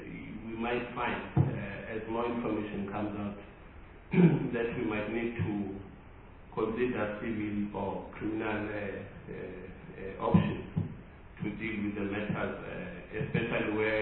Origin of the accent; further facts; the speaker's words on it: South Africa; as ordinary South African